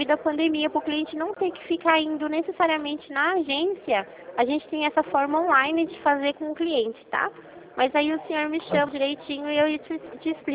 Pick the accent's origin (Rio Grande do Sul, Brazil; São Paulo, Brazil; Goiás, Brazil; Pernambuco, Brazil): São Paulo, Brazil; Rio Claro; Eu sou de Rio Claro.